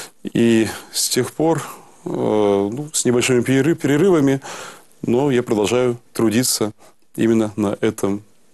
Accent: Perm, Perm Krai, Russia; Это было еще у меня на родине, в городе Перми. Я тогда был студентом Пермского музыкального, тогда еще училища, ныне колледжа.

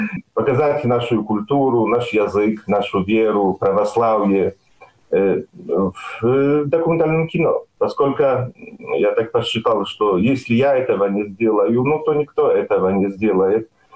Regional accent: Poland; first language Belarusian; Russian is a second language; Я родился в деревне, где моим первым языком был белорусский язык. Я научился по-польски только в школе, там, в 6 или 7 лет. Там у нас на деревне, на улице все говорили по-белорусски.

